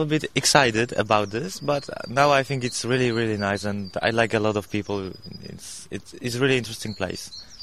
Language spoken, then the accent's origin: English; Oświęcim, Lesser Poland, Poland; actually I'm from Oświęcim, so I'm thinking about death camp.